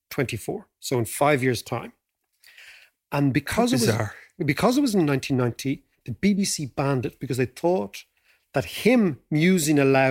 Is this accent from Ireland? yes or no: yes; Monkstown, Leinster, Ireland; And certainly when we were growing up in Monkstown, I met very few Northerners.